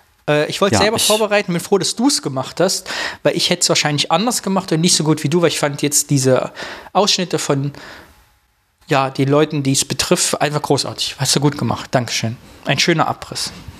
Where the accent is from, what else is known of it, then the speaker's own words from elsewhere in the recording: Harz, Germany; Keine Menschen. So ist das, keine da, wo ich herkomme, aus dem Südharz. Man sieht wenig Menschen auf der Straße.